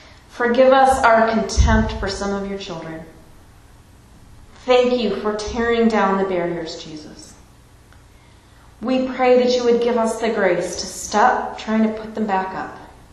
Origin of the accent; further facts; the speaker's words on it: San Francisco, California, United States; Where I grew up in the San Francisco area, there are Chinese American families that go back 5 or 6 generations